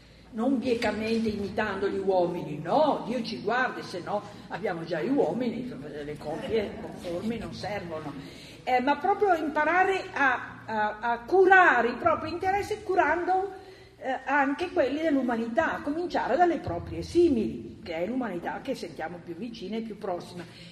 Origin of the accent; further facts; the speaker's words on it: Veneto, Italy; Perché sono veneta, chiacchierona e così.